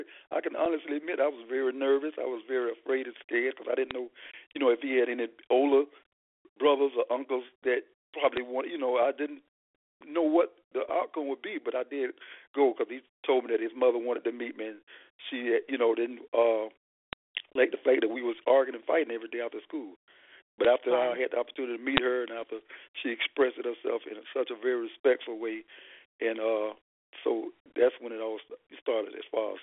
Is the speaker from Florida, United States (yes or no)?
yes; Fort Pierce, Florida, United States; I was born and raised in Fort Pierce, Florida.